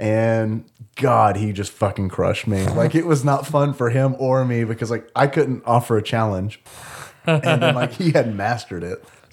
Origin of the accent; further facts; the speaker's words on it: United States; I remember asking him, is it just because I'm American?